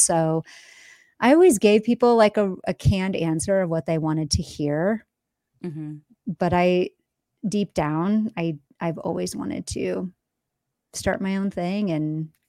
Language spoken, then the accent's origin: English; Iowa, United States; I grew up in Iowa. We were not anywhere near an ocean.